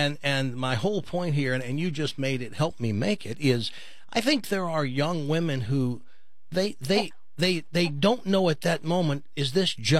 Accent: Tennessee, United States; I'm a hick from Tennessee, no alcohol, never did drink, wasn't allowed to have a beer

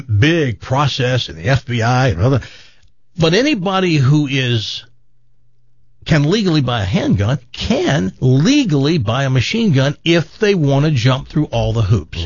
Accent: United States; I have to do it because I'm an American, and I believe in freedom

